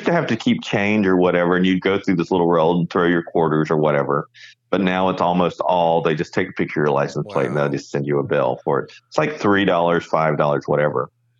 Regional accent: the South, United States; So something that is foreign to me as a Southerner, mainly as a Southerner

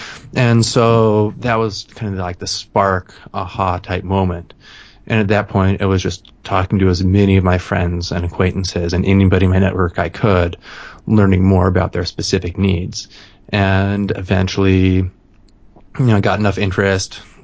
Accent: Montana, United States; I worked for a nonprofit out west in my home state of Montana.

